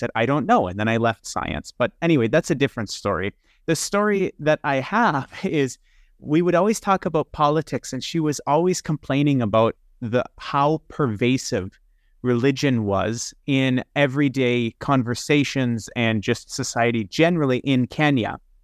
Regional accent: United States; because growing up in the United States, the 700 Club is that what all of the super, super religious Americans would watch.

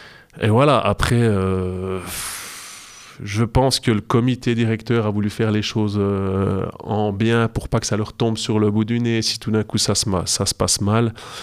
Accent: Jura, Switzerland; Moi, je viens du Jura.

